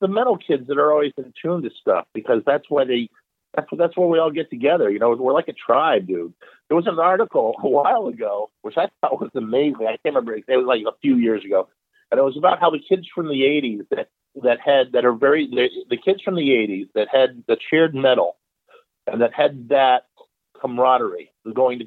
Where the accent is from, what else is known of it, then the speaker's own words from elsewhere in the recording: Bangor, Maine, United States; also born or lived in South Portland; Well, I grew up in Bangor, between Bangor and South Portland, really. And, I just knew that I wanted to get out.